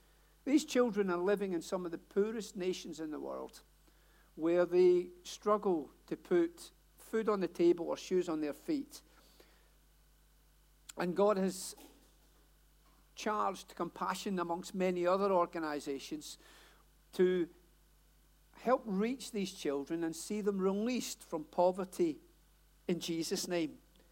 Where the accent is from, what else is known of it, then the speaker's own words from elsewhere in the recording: Glasgow, Scotland, United Kingdom; accent: Glasgow; And as you can tell, my accent is not London, Hellingdon, any of that. Born and bred in Glasgow. Believe it or not, I have not lived there for more than almost 40 years.